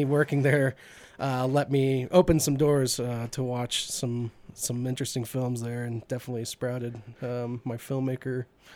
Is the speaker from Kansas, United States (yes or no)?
no; Missouri, United States; now in Carbondale, United States; I'm from Missouri originally, but I've been here over 25 years.